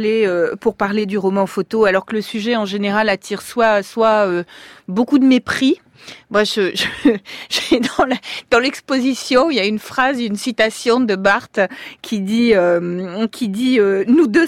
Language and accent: French; Morocco; moi j'ai grandi au Maroc.